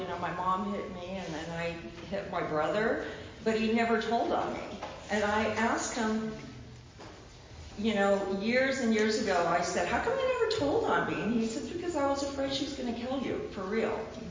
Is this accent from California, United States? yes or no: yes; San Pedro, California, United States; At that time, I'm from San Pedro, and we were living in an apartment building, and my dad had two brothers